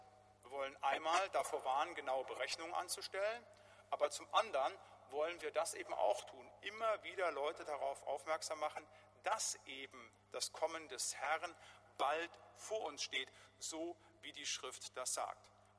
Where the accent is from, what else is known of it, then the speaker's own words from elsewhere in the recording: Bad Laasphe, North Rhine-Westphalia, Germany; große Runde damals in Bad Laas, wo ich herkomme